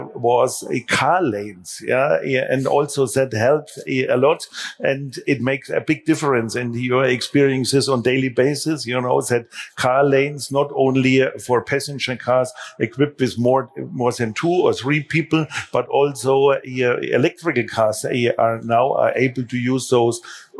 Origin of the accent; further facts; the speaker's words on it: Munich, Bavaria, Germany; English is a second language; I would love to see this in other parts of the world as well, including in my hometown, Munich.